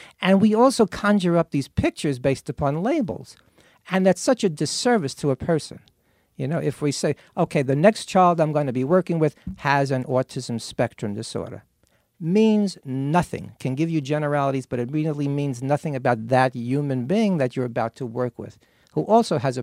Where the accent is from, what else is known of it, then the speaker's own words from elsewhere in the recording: Brooklyn, New York, United States; you know, I grew up in East New York, Brooklyn, and my parents on Saturday would say, let's go for chinks.